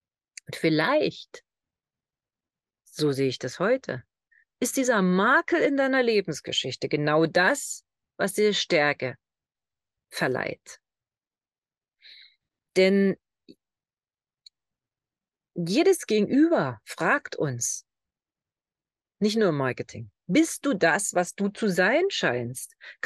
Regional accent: East Germany, Germany; Ich bin Ossi, ja, Ostdeutsche. Ich bin in einem Land geboren, das es nicht mehr gibt.

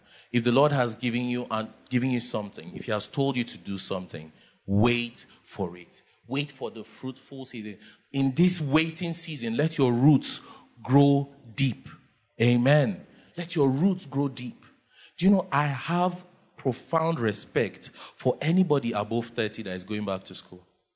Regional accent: Makurdi, Benue, Nigeria; But I grew up in Makurdi. No, sorry, Sorry. Not joke. Sorry, Makurdi boy.

